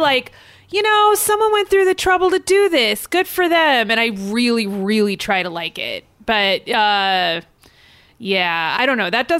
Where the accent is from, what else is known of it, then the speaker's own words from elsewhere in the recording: Los Angeles, California, United States; Well, I'm from Los Angeles.